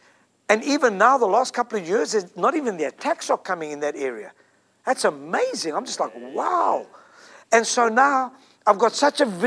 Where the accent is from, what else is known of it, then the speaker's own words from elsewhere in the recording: South Africa; I was sick growing up in South Africa all the time.